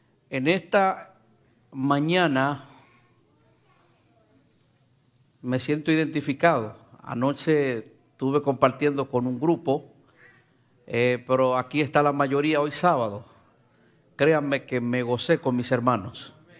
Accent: Santo Domingo, Distrito Nacional, Dominican Republic; Yo provengo de Santo Domingo, o sea, República Dominicana.

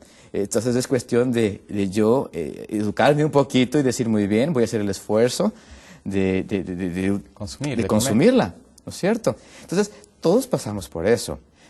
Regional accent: Ecuador; Por ejemplo, en mi país, allá en Ecuador, era un país que se abastecía de sus propios recursos alimenticios, de un país netamente agrícola.

